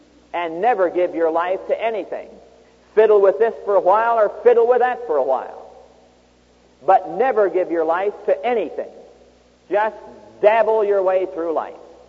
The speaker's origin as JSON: {"language": "English", "region": "Midwest", "country": "United States", "said": "I said, by the way, Doc, did you know I'm from the Midwest? He said, no. I said, yeah, I live just outside Omaha."}